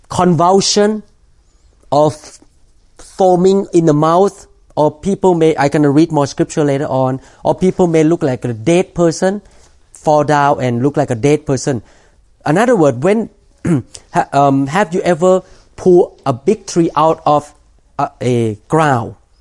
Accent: Thailand; when I was growing up in Thailand, I, as a non-Christian person

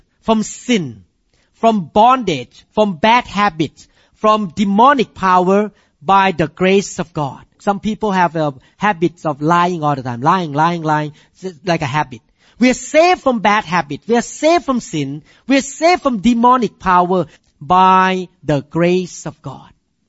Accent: Thailand; You know, as a Thai man, I grew up in Thailand.

